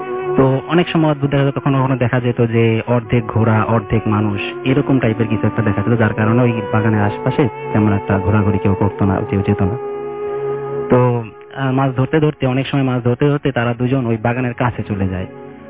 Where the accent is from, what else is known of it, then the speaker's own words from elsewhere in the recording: Kotalipara, Dhaka Division, Bangladesh; now in Dhaka, Bangladesh; আমি মিরপুর থেকে এসেছি। আমার দেশের বাড়ি গোপালগঞ্জ জেলার কোটালীপাড়া উপজেলায়।